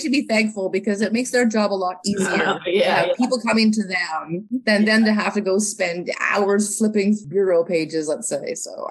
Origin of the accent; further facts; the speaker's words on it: Vancouver, British Columbia, Canada; I'm originally from Vancouver